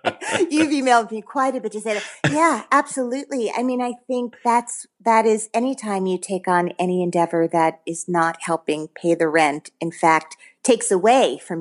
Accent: Teaneck, New Jersey, United States; I grew up in Teaneck, New Jersey.

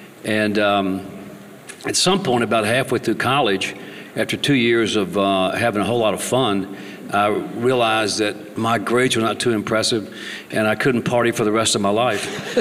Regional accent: Tennessee, United States; So I went to law school and finished at Ole Miss, and went back to my hometown outside of Memphis, and hung out my shingle and declared my own law firm.

